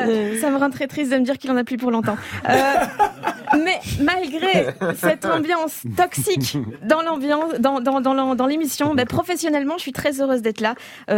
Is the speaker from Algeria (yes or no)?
no; Brussels, Brussels-Capital Region, Belgium; Parce que moi, je viens de Bruxelles aussi.